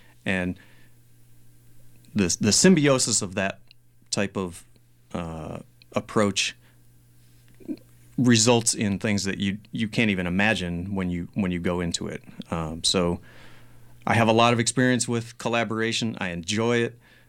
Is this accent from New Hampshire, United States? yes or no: no; Alabama, United States; now in Portland, United States; I grew up in Alabama, and there is no community radio going on in Alabama.